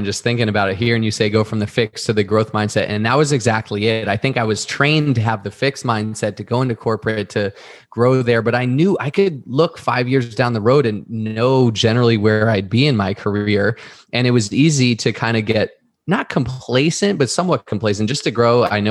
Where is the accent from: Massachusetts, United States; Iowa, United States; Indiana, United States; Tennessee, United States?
Massachusetts, United States; Boston; now in California, United States; I grew up in Boston, moved to Boston with me for a year.